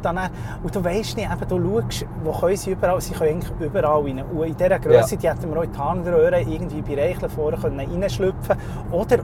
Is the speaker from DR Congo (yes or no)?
no; Locarno, Ticino, Switzerland; einfach das ganze Tessin, obwohl es mein Heimatort ist, Locarno, Tessin, ich bin ja stolz, es klingt gut, aber es ist nicht meins